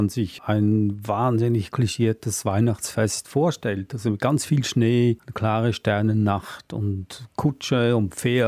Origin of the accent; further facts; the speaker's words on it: Switzerland; Also ich bin ja in der Schweiz aufgewachsen